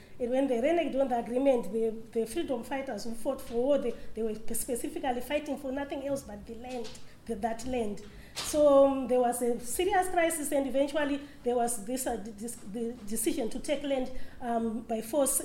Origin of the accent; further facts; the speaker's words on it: Zimbabwe; moved away as an adult; now in Finland; I'm also speaking here in Finland. I'm having moved from Zimbabwe, a country that has been going through a crisis, economic and political crisis